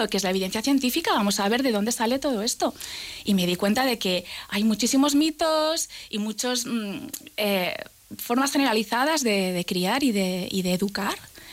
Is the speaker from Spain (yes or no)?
yes; Logroño, La Rioja, Spain; also born or lived in Basauri; ya pequeñita nos fuimos a vivir a Bilbao. Estuve viviendo en Bilbao, en Basauri más concretamente, hasta los 10 años, que ya nos trasladamos a vivir a Logroño. Vamos, yo me considero logroñesa, riojana de pro, totalmente.